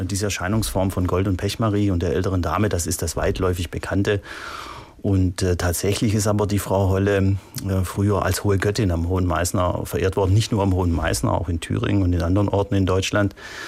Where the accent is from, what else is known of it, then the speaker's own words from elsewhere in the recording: Italy; now in Germany; Ich stamme ja aus Italien und wie ich hierher kam, habe ich gesagt, Mensch, die machen ja eine Wurst, die ist luftgetrocknet.